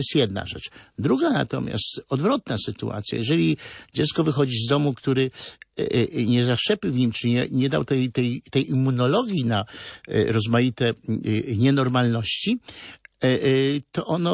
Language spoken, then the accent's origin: Polish; Chełmża, Kuyavian-Pomeranian Voivodeship, Poland; jestem chłopak z Chełmży, tam jest stara, średniowieczna kolegiata. Zimą koszmarnie zimna. Ja mam 62 lata